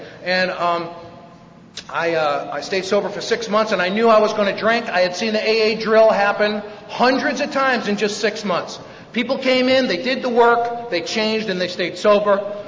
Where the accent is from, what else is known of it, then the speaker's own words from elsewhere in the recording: Bronx, New York, United States; born there; I was born in the Bronx.